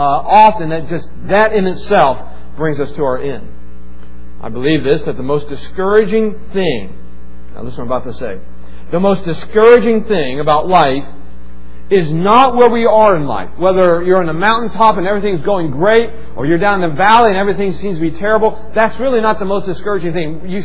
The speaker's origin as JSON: {"language": "English", "town": "Maidsville", "region": "West Virginia", "country": "United States", "tie": "born or raised there", "said": "I was a bus kid growing up on Bertha Hill, down in Maidsville, over in Hildebrand. I was a bus kid."}